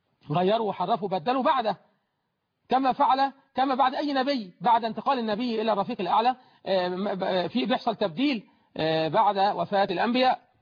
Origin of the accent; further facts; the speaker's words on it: Egypt; إذا كان الأمر منتشر الحلال زي عندنا في مصر هنا ما بنسألش